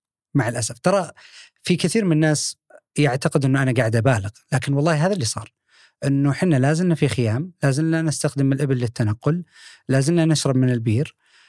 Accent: Saudi Arabia; أنا جاي من السعودية، عندي فول سكولرشيب،

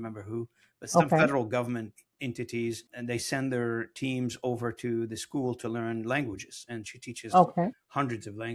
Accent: Beirut, Beirut Governorate, Lebanon; as a young child, I grew up in Beirut, and my parents sent me to a French school.

